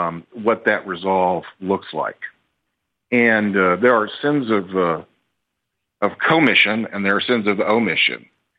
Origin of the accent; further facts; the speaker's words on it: Texas, United States; I'm a gun owner. I'm a Texan.